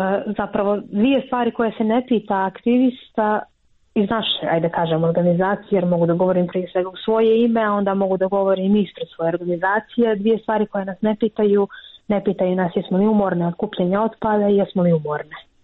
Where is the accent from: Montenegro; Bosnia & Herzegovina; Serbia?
Montenegro; Jer to je takva praksa kod nas u Crnoj Gori.